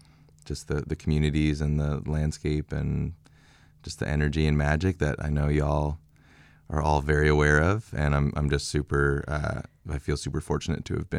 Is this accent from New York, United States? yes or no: yes; New York, United States; now in Austin, United States; I'm actually originally from the New York area. I grew up on Long Island, and I've lived in Austin for the last 3 years.